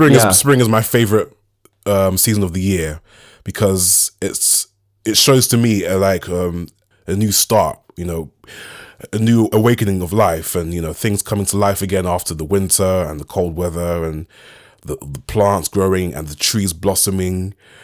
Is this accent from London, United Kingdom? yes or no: yes; London, United Kingdom; So I was born and raised in the East End of London.